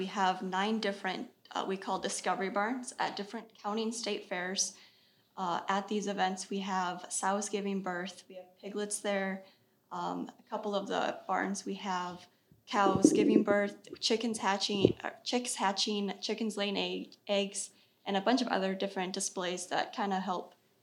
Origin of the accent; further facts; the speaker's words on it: Iowa, United States; I grew up in Iowa. Okay. Grew up on a Nuita Finish farm in Iowa.